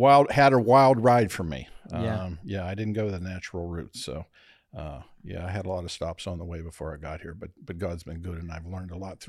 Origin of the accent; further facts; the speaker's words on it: Monroeville, Pennsylvania, United States; I grew up in Monroeville here. I was a Gateway Gator. Graduated in 1970.